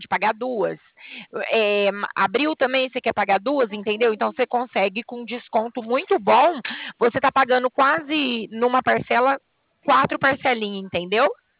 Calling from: Bebedouro, São Paulo, Brazil; gente fala de Bebedouro, São Paulo.

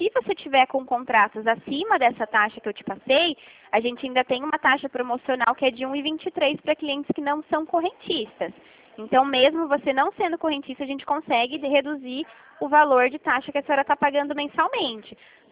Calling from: São Paulo, Brazil; Eu estou falando aqui de São Paulo.

